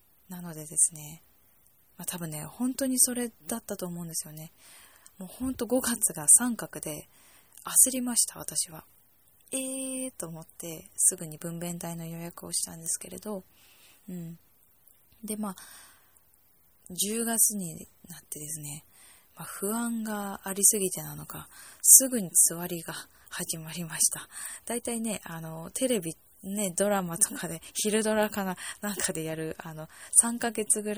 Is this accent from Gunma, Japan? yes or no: no; Kanagawa, Japan; 私の実家も神奈川県にあるので